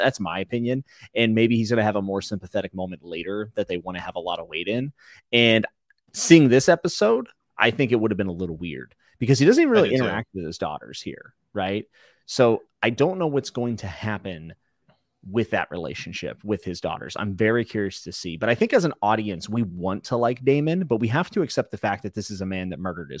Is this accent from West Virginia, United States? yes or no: yes; West Virginia, United States; I'm from West Virginia. I can say that. I used to live there.